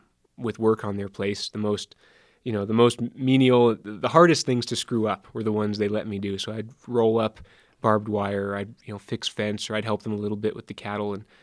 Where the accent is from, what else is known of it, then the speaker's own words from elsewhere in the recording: Seattle, Washington, United States; Because, you know, growing up in Seattle, you live in a world that is wet and is claustrophobic, but it's also really fertile.